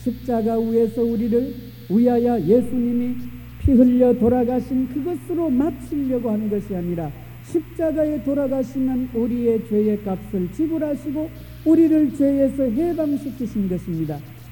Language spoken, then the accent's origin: Korean; South Korea; born there; 여러분과 저는 한국에서 태어나서 한국 사람이요 한국 국적입니다.